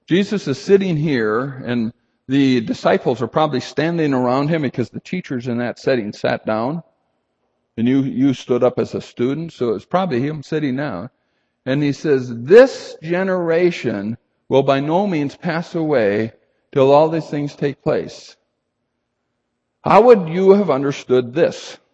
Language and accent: English; North Dakota, United States; Probably because I grew up in North Dakota and not on the ocean.